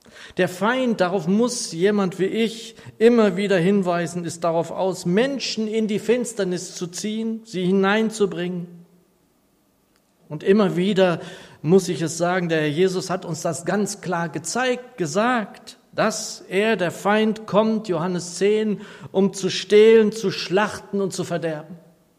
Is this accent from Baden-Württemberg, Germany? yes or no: no; Northeim, Lower Saxony, Germany; Ich bin ja in den 1960er Jahren in meiner Heimatstadt Northeim aufgewachsen, in Südniedersachsen.